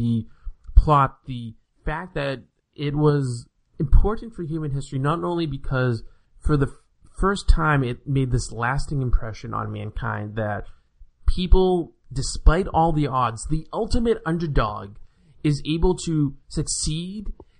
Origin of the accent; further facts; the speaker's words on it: United States; being someone who lives here where I do, and of course being an American like you